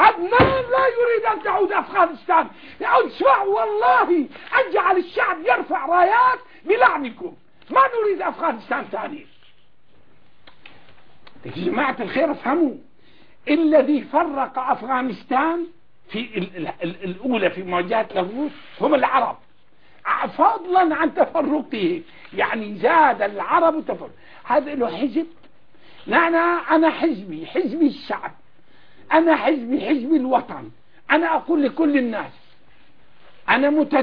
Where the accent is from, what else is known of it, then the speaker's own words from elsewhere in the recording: Bahrain; وكذلك عندنا في البحرين